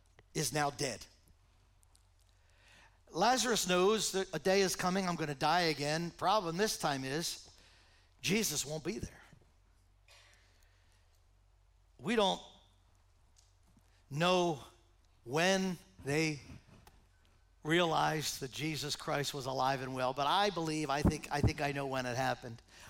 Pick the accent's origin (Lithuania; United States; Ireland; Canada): United States; Pennsylvania; because I grew up on Spruce Avenue, you know, two blocks from here.